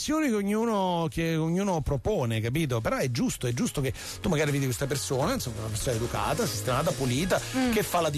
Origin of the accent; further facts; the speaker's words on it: Naples, Campania, Italy; Io sono napoletano